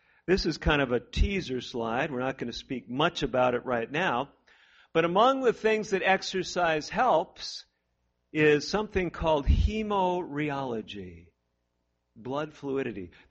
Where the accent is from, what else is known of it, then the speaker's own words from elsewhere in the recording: Midwest, United States; also born or lived in Florida; I think they told me, too, growing up in the Midwest, that if I went to Florida, they had drinking fountains with orange juice coming out of them.